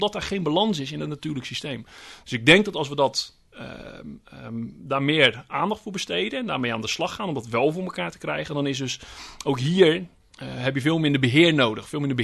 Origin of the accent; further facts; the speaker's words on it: Vlaardingen, South Holland, Netherlands; Ik kom uit Vlaardingen, daaraan grenst het Midden-Delflandgebied.